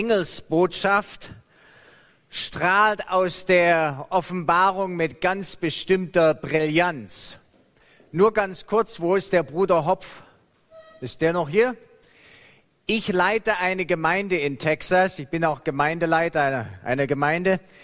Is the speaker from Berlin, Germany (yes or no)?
no; Buxheim, Bavaria, Germany; Ich bin in Marburg an der Lahn geboren, dann in Buxheim in Bayern aufgewachsen. Und dann in Feuerbach in Stuttgart, da ist meine Familie